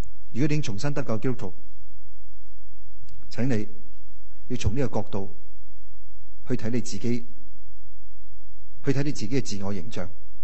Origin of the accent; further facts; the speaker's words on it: Guangdong, China; accent: Cantonese; 这个翻译呢即是我们广东话讲的好人啊。